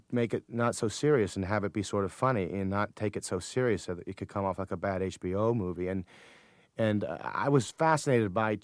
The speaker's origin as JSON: {"language": "English", "town": "Lake Forest", "region": "Illinois", "country": "United States", "tie": "born or raised there", "also_born_or_lived": "Minnesota / Buffalo Grove", "said": "I lived in Minnesota for 1 month, and I was raised in Buffalo Grove, which is sort of a middle-class suburb in Illinois. And I lived there till I was 8, and then I moved to Lake Forest, Illinois"}